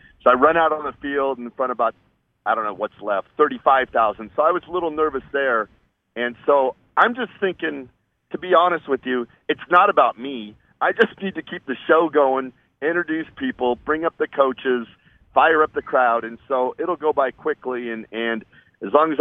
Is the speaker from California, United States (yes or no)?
no; Seattle, Washington, United States; Seattle guy. My family's all here. And I've been allowed to, you know, enrich my career and stay in my hometown.